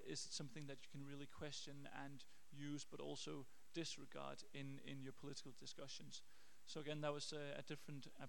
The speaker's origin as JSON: {"language": "English", "town": "Copenhagen", "region": "Capital Region of Denmark", "country": "Denmark", "said": "I'm from Copenhagen in Denmark."}